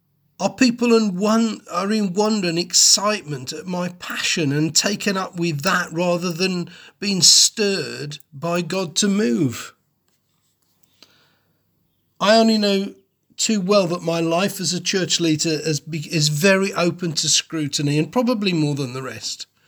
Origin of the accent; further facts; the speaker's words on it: Wolverhampton, West Midlands, United Kingdom; born there; I was born in Wolverhampton, amongst a very diverse and mixed race community.